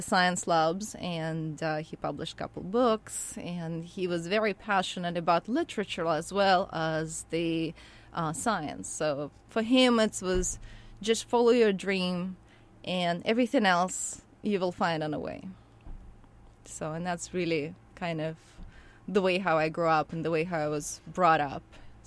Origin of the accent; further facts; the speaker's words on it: Kharkiv, Kharkiv Oblast, Ukraine; And I grew up actually in a big city. I grew up in Kharkiv, which is the metropolitan area, and it's the most science and education area.